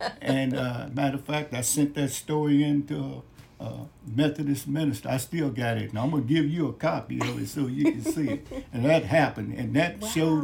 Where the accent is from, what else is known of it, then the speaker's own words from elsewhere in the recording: Decatur, United States; I grew up in Decatur, on the south side of Decatur. And Mueller Park was right across the street from our house.